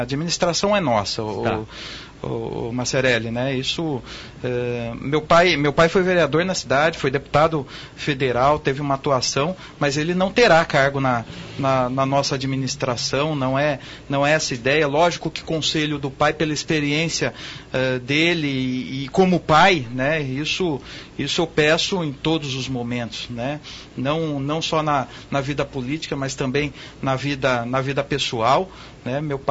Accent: Campinas, São Paulo, Brazil; Nós todos somos de Campinas, meu pai é nascido em Campinas, eu sou nascido, meus irmãos nascidos em Campinas.

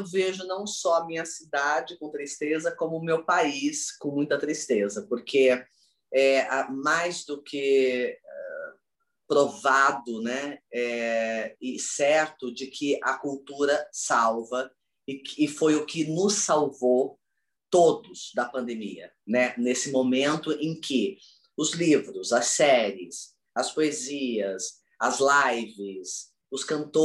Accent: Campinas, São Paulo, Brazil; já soube que você é meu conterrâneo, campineiro da minha terra que eu amo tanto

